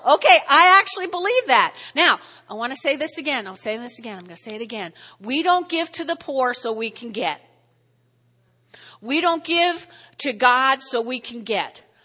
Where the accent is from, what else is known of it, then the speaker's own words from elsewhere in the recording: New Jersey, United States; accent: Jersey; in case you don't understand my Jersey accent